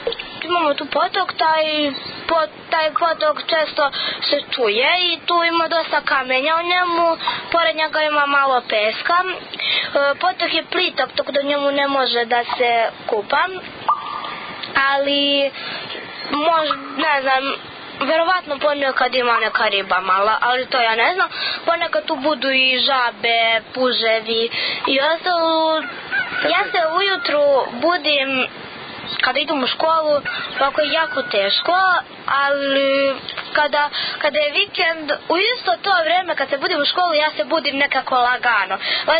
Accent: Gornji Milanovac, Šumadija and Western Serbia, Serbia

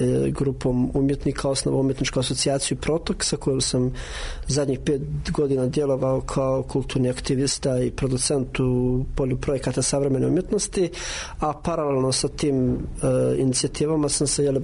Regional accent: Banja Luka, Republika Srpska, Bosnia & Herzegovina; Znači, ja dolazim iz Banja Luke. Inače sam studirao slikarstvo i u Banja Luci i u Beogradu.

